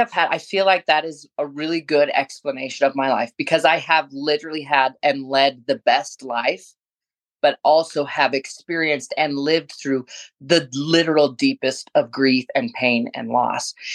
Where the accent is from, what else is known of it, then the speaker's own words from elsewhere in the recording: Moran, Wyoming, United States; now in Dubois, United States; I was born and raised in Moran, Wyoming on a ranch. And then now I live over in Du Bois.